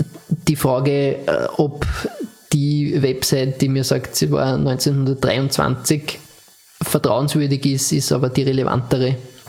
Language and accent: German; Austria; wenn man als Österreicher die Zeit liest